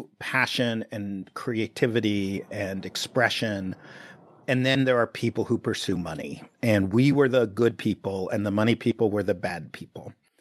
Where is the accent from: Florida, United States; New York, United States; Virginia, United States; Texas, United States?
New York, United States; New York City; I grew up in Greenwich Village in the 70s, a very arty world, a lot of artists. And I grew up in a building that was all artists.